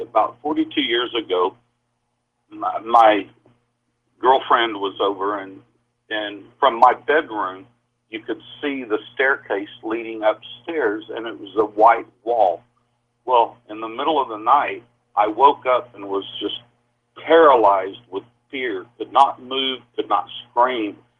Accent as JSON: {"language": "English", "region": "Oklahoma", "country": "United States", "moved": "as an adult", "lives_now": "Siem Reap, Cambodia", "said": "I'm originally from Oklahoma, but I'm retired over here in Siem Reap."}